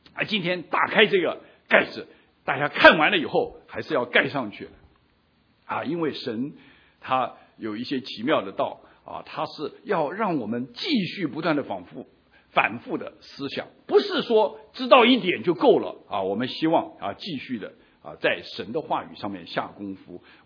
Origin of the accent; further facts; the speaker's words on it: China; now in United States; 是我们从中国来的